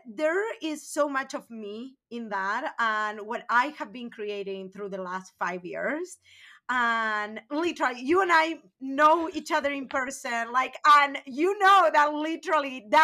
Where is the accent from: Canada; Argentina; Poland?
Argentina; Buenos Aires; now in Las Vegas, United States; I'm from a very small town in Argentina. I mean, I'm from Buenos Aires, but I'm from the suburbs.